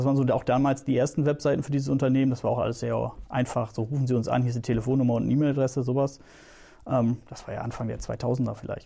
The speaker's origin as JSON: {"language": "German", "town": "Leer", "region": "Lower Saxony", "country": "Germany", "tie": "born or raised there", "said": "Ich bin zufällig auch in Leer groß geworden und da habe ich auch mein Abitur gemacht."}